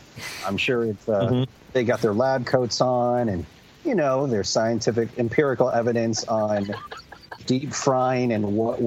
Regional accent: Philippines; I'm Filipino

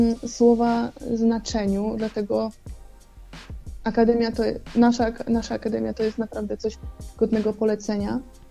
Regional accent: Częstochowa, Silesian Voivodeship, Poland; Tak, bardzo kocham moje rodzinne miasto, jestem z nim związana i uwielbiam tam wracać.

